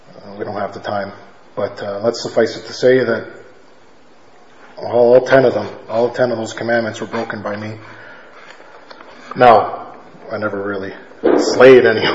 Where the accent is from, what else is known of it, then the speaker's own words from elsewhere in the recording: Toronto, Ontario, Canada; Lived my life in, born and raised in Toronto. Lived on the streets. Born, raised up in foster homes.